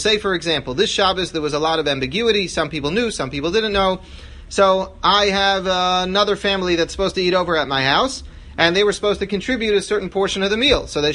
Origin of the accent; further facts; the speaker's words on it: Washington Heights, New York, United States; Let's say I grew up in Washington Heights. When I grew up, there was no Erev. Now there is. But when I grew up, there was no Erev at all. We lived in an apartment building.